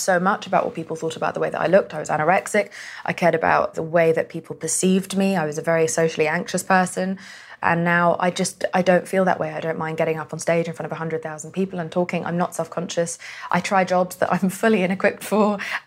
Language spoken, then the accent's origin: English; Pakistan; because I'm Pakistani